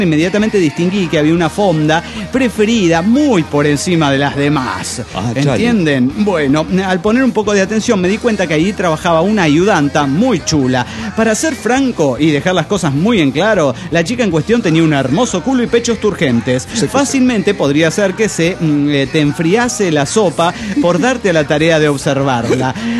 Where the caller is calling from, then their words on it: Los Cabos, Baja California Sur, Mexico; de Los Cabos, Baja California Sur.